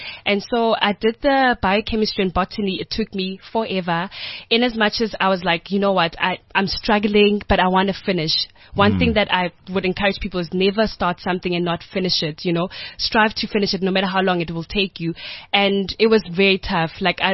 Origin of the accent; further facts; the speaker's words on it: Soweto, Gauteng, South Africa; also born or lived in West Rand; when I grew up in Soweto, this is now prior to staying in the West Rand with my grandmother